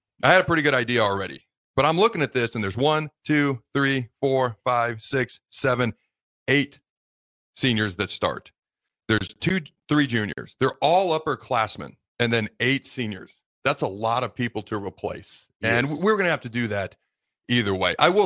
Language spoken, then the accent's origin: English; Pacific Northwest, United States; I grew up in the Northwest. You got to remember that.